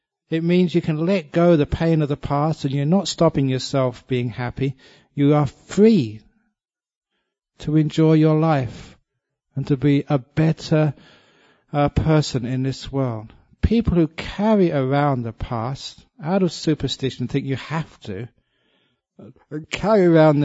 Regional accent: England, United Kingdom; when I was growing up in England

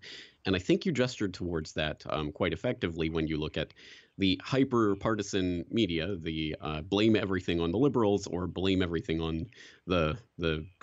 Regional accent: Canada; now in Japan; being Canadian in Japan, so I'm not an American.

